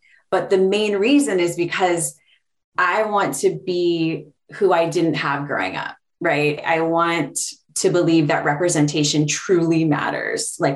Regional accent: Honolulu, Hawaii, United States; we're born and raised in Honolulu, Hawaii, and I come from a place of what's called pono, right?

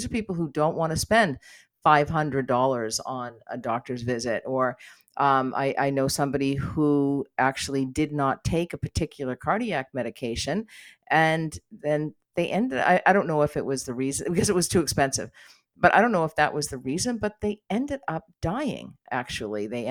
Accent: United States; I spend some time in the U.S. because I am American

